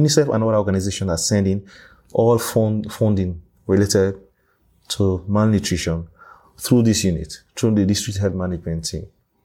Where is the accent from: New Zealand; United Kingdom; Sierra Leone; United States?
Sierra Leone; Bo, Southern Province; But in Bo, it's a small community, about 5,000 to 6,000 people. And I was born in Bo and I grew up in Bo.